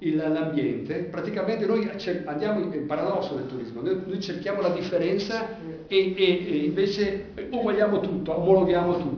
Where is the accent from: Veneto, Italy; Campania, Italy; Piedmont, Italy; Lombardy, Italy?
Veneto, Italy; Venice; io che sono veneziano non ci ho marciato per niente